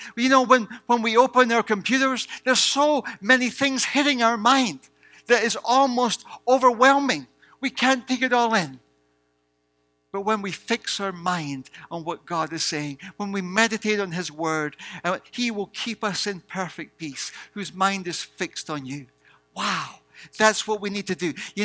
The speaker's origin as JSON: {"language": "English", "region": "Scotland", "country": "United Kingdom", "tie": "born or raised there", "said": "I was brought up in Scotland and we used to live there, right on the coast, by the North Sea. It was a very beautiful place. Across the water, we could literally see Edinburgh Castle."}